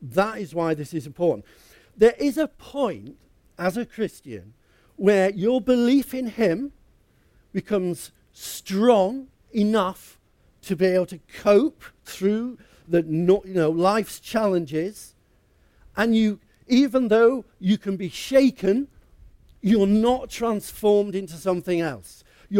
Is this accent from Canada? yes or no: no; United Kingdom; Being a British person is British ambassador. But that's what we're like. We go to these foreign parts and we think of an ambassador.